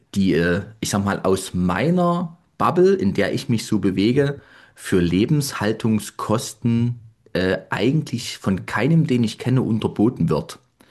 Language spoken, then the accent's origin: German; Leipzig, Saxony, Germany; ich komme aus Leipzig